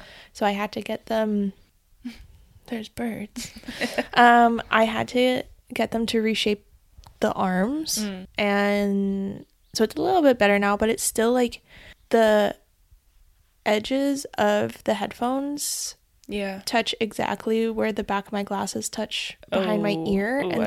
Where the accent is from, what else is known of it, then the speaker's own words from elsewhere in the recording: Canada; Whatever, however you want to say it. We're Canadian.